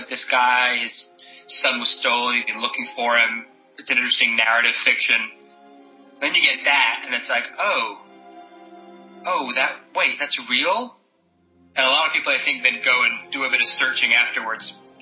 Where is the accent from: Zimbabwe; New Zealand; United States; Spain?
Spain; I grew up in Spain.